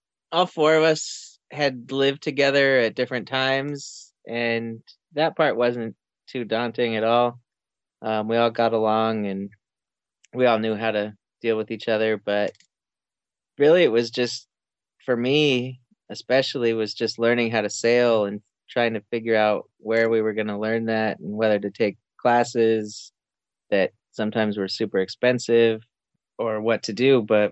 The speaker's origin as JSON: {"language": "English", "region": "New Mexico", "country": "United States", "tie": "born or raised there", "said": "We both grew up kind of in the Western United States. I grew up in New Mexico, Vivian kind of all over the place."}